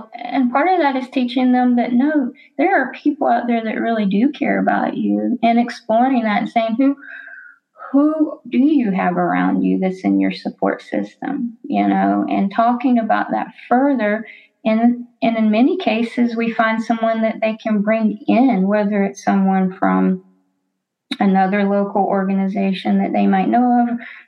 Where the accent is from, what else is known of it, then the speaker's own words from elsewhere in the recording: North Carolina, United States; like in the South, like where I was raised in North Carolina